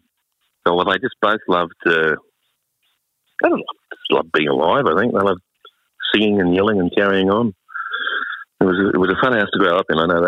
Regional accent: Queensland, Australia; I grew up in Southeast Queensland at the time

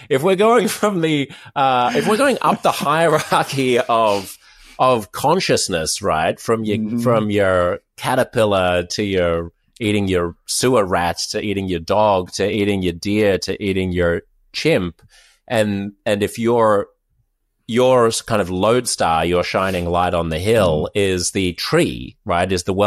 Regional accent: Australia; I would have a different relationship to guns than I do growing up in Australia.

